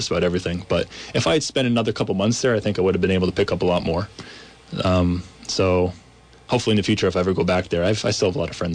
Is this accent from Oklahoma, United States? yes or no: no; Hyde Park, Vermont, United States; a fifth generation Vermonter. We've lived in Hyde Park on the same dairy farm for five generations now. I grew up in Hyde Park.